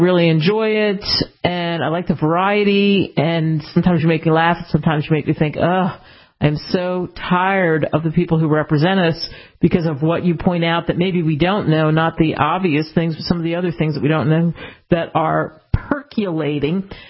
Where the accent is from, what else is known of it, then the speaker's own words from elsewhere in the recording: Dallas, Texas, United States; I mean, so I have started to watch the NFL, like I said, and I'm from Dallas, and I watched the 49ers just completely annihilate the Dallas Cowboys